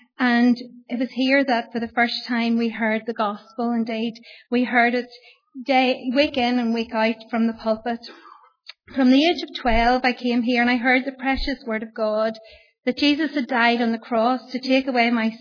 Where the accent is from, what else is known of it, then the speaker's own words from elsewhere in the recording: Northern Ireland, United Kingdom; growing up in Northern Ireland in the 80s and early 90s